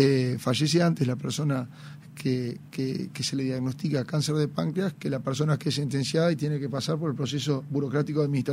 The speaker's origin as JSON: {"language": "Spanish", "town": "Parque del Plata", "region": "Canelones", "country": "Uruguay", "tie": "born or raised there", "said": "porque históricamente yo me crié en Parque del Plata y voy y está ahí"}